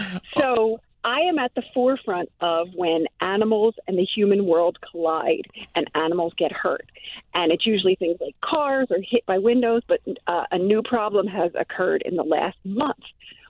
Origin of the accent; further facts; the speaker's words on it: Manayunk, Pennsylvania, United States; now in King of Prussia, United States; I am from Manayunk, but I'm calling from King of Prussia, outside of the Philadelphia Metro Wildlife Clinic, where I am volunteer assistant director.